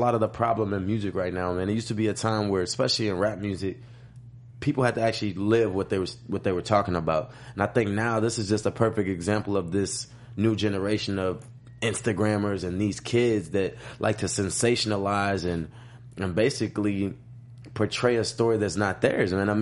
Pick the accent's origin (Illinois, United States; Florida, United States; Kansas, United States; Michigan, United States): Illinois, United States; Chicago; And I'm from Chicago, so I know the drill music comes out of that wave and that energy, that Chicago energy.